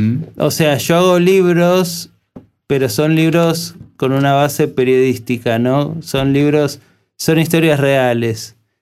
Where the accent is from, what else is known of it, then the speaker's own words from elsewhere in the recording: Buenos Aires, Argentina; Palermo, Ciudad de Buenos Aires... Me crié acá, también en Ciudad de Buenos Aires.